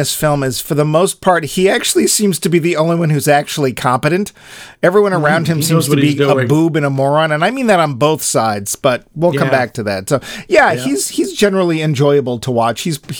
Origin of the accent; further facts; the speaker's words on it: United Kingdom; because, you know, being British and stuff.